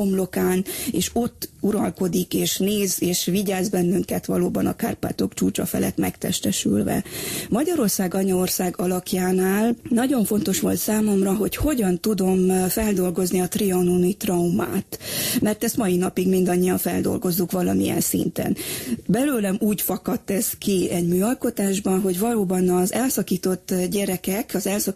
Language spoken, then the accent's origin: Hungarian; Transylvania, Romania; Boldog vagyok, hogy Erdély a szülőföldem, és Magyarország az édesanyám.